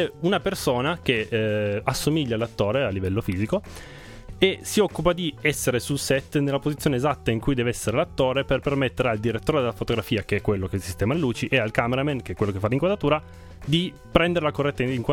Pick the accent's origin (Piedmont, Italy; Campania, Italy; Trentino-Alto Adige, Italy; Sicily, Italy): Piedmont, Italy; Turin; vengo da Torino e studio cinema nella vita